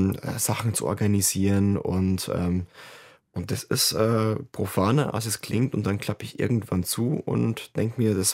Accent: Bavaria, Germany; Ich komme aus Bayern.

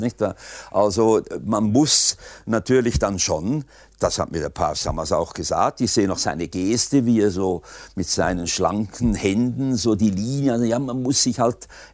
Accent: Switzerland; Ich komme natürlich aus dem Land Wilhelm Tells und wir sind also nicht in einem Untertanenstaat groß geworden.

